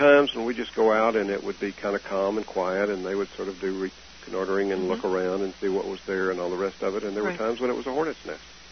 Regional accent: Arkansas, United States; I had one when I was growing up in Arkansas, and Lake Chico, and sort of got used to it.

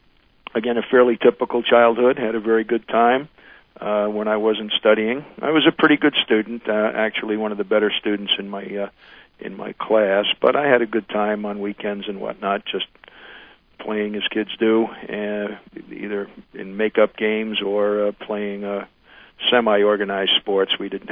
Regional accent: New York City, New York, United States; I was born in the Bronx, New York City, on the 22nd of March, 1940, which makes me 60 years of age. Was born into a fairly typical Bronx family

